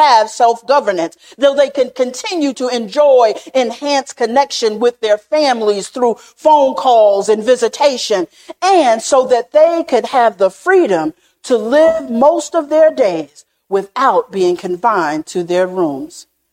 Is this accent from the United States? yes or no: yes; Arkansas, United States; Unlocked, a jail experiment occurs in my home state of Arkansas